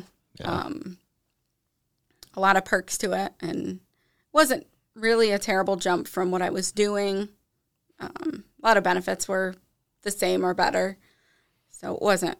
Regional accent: Hammondsport, New York, United States; Yeah, I grew up in Hammondsport on the lake.

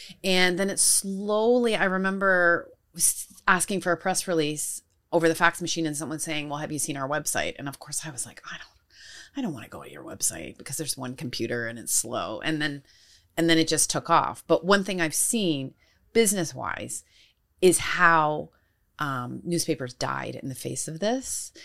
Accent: Canada; moved away as an adult; But I came from Canada where everyone's getting laid off.

